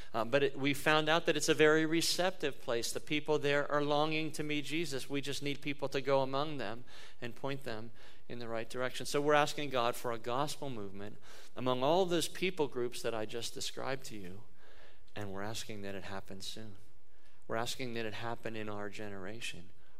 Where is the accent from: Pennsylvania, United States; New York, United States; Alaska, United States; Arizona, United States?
Pennsylvania, United States; I grew up in Western Pennsylvania. Guess who I cheer for? The Steelers.